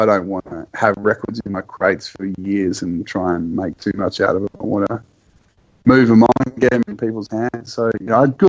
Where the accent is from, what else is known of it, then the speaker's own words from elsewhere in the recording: Melbourne, Victoria, Australia; I mean, I grew up in Melbourne, so I kind of know Melbourne really well.